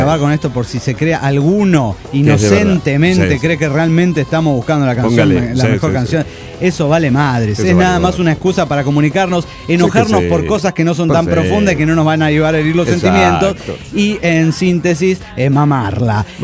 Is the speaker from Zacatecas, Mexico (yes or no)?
no; Mexico City, Mexico; del DF mexicano.